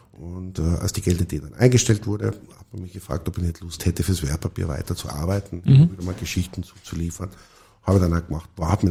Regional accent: Tyrol, Austria; also ich bin in Tirol aufgewachsen

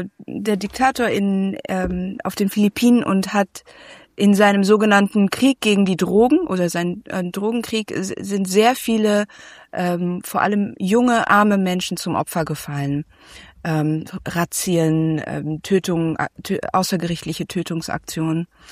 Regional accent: Indonesia; ich komme ja aus, also oder ich bin ja in Indonesien groß geworden

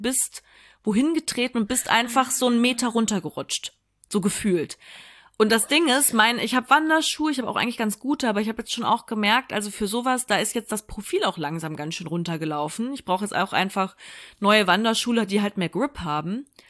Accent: Hesse, Germany; Nee, ich komme aus Hessen, Mann, da ist alles flach, da gibt's Hügel.

